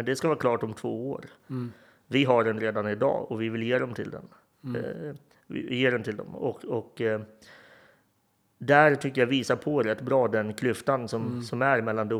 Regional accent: Sweden; även jag som svensk är intresserad av att utreda saker innan det tas i bruk

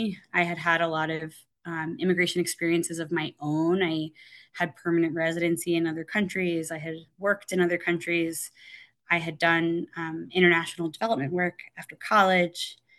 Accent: Florida, United States; now in Burlington, United States; And growing up in South Florida, it's everything I understood was not right.

